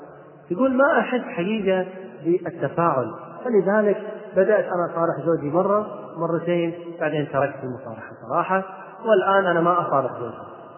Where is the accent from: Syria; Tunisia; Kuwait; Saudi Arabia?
Kuwait; أنا أذكر واحدة من القصص الطريفة جدا عندنا في الكويت